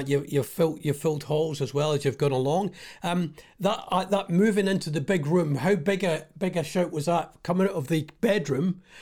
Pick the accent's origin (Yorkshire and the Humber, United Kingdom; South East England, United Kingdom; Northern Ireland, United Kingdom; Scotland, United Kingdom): Scotland, United Kingdom; Oh, well, I won't be around in 10 years' time. I'm Scottish.